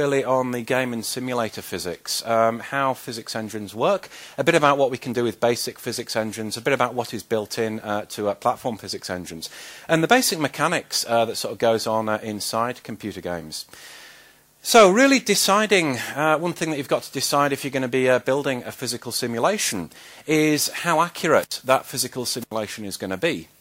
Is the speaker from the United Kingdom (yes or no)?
yes; the north of England, United Kingdom; now in Stockholm, Sweden; I'm based in Stockholm. You can tell by my accent that I'm not from Stockholm. I'm from the north of England, from the UK.